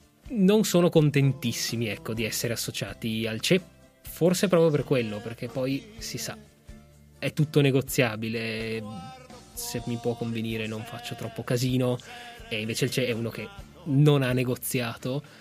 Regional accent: Tucumán, Argentina; sono comunque cresciuto a Tucumán

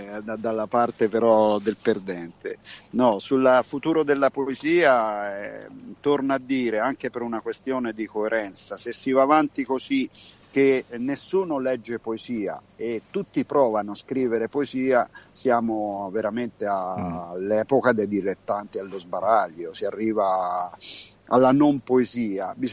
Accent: Montegabbione, Umbria, Italy; sono umbro, sono di Montegabbione, un paese di 1300 anime, con un tasso di anzianità che è fuori dalla media nazionale.

